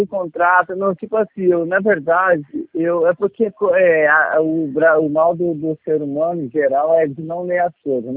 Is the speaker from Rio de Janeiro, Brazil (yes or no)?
no; São Paulo, Brazil; Pois é, eu sou daí também. Não sei se você percebeu pelo meu sotaque